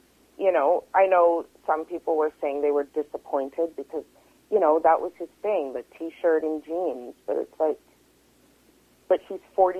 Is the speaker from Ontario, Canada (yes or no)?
no; Vancouver, British Columbia, Canada; I grew up in East Vancouver. I didn't come from lots of money